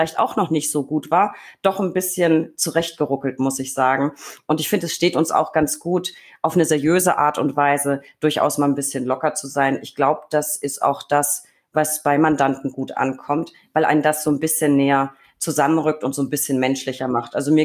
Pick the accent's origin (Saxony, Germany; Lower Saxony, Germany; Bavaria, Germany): Bavaria, Germany; Leberkäse-Semmel, heißt bei uns in Franken LKW.